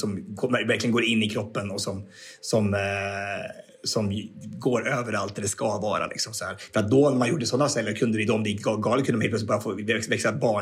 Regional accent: Sweden; where are you from? Well, I'm from Sweden.

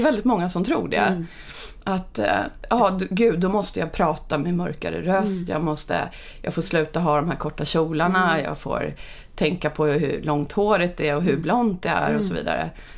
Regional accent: Upplands Väsby, Stockholm County, Sweden; Nej, men jag är uppvuxen i Upplands Väsby där jag faktiskt bodde i samma hus från det jag föddes till jag blev 18 år ungefär.

